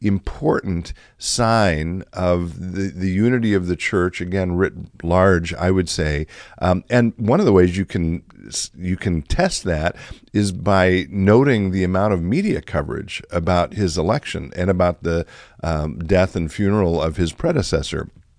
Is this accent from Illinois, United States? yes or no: yes; Illinois, United States; I grew up Lutheran outside of Chicago, by the way, so I have that in common with the Pope as well